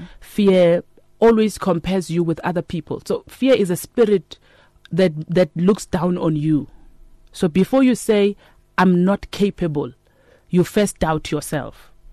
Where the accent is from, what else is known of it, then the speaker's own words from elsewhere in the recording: Katlehong, Gauteng, South Africa; You know, there are people that grow up in the township. I'm from Katlehong.